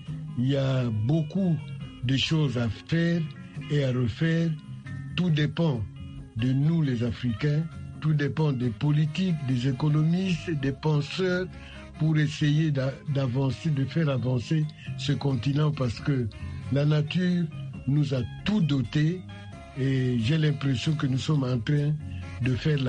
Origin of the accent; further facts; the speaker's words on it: Angola; also born or lived in Congo; moi je suis angolais, je suis né au Congo.